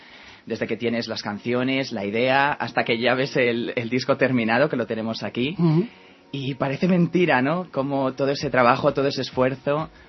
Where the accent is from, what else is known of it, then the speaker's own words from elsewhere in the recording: Madrid, Community of Madrid, Spain; soy de Madrid y tengo 20 años y en esta ciudad es pues donde vivo, donde salgo con mi gente